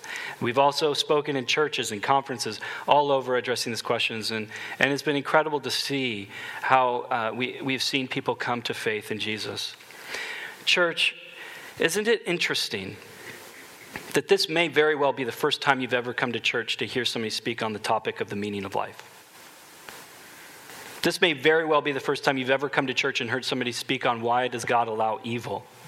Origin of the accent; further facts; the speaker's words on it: Portland, Oregon, United States; I'm actually from Portland, Oregon, so it caused a bit of a family strife that I cheer for the Patriots.